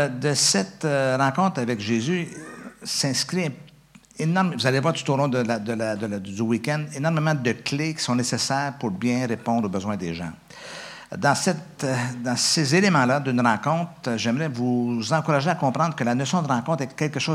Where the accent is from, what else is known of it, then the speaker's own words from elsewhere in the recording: Quebec, Canada; Et derrière tout cet accent, il y a le fait qu'on est un petit peuple de à peu près 7 millions de francophones.